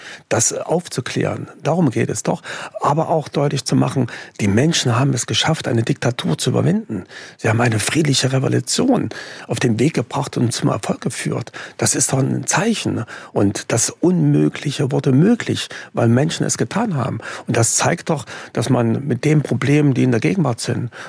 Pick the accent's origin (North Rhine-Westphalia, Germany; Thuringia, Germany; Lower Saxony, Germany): Thuringia, Germany; Jena; Wenn ich in meiner Heimatstadt Jena bin